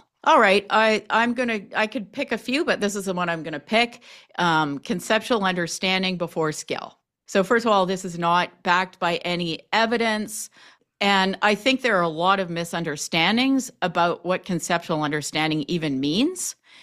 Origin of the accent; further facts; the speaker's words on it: Canada; because I'm from Canada and, you know, it's quite different.